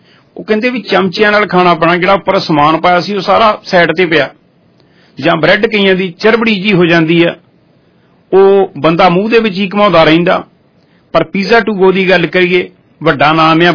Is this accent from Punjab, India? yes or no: yes; Kuhala, Punjab, India; ਮੇਰਾ ਪਿੰਡ ਕੁਹਾਲਾ